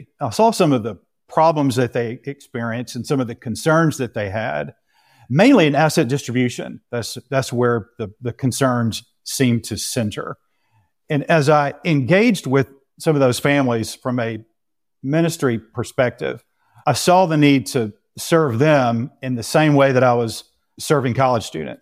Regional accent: the South, United States; I'm from the South and have had the opportunity to live in a lot of different areas in the world. And it's not surprising that I would find myself living back in the South again

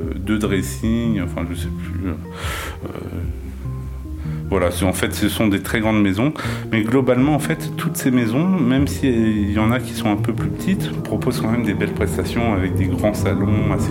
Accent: Nanterre, Île-de-France, France; born there; Moi, je suis né à Nanterre. Donc après, j'ai habité un peu partout en France.

